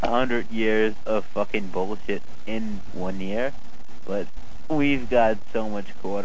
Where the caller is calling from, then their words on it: Nova Scotia, Canada; I'm calling from Nova Scotia, Canada